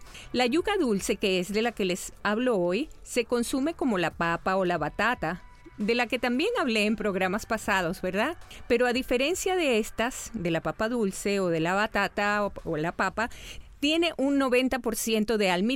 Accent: Venezuela; Es un tubérculo que para nosotros en Venezuela es un acompañante que jamás falta en una parrilla o en un asado

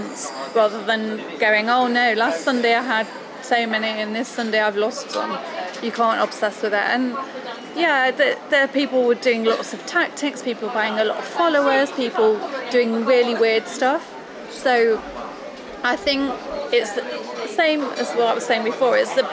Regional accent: Underwood, East Midlands, United Kingdom; now in Spain; little village called Underwood, which is between Nottingham and Derbyshire. I've got to say that, because I'm not from Nottingham.

